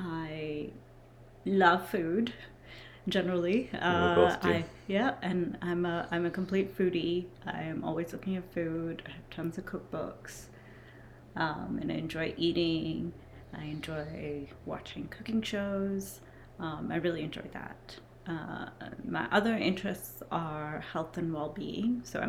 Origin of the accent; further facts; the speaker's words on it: Muscat, Oman; moved away as an adult; also born or lived in Mumbai, India; now in Vancouver, Canada; I was born in Mumbai. I was there till about 9 and then moved to the Middle East. I was in Muscat, Oman, went to high school there, and moved here in 2005.